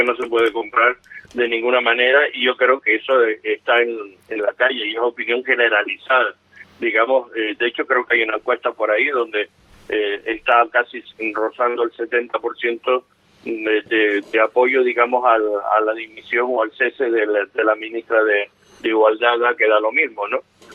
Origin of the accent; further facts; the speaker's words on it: Spain; quien lo vamos a sufrir somos todos los españoles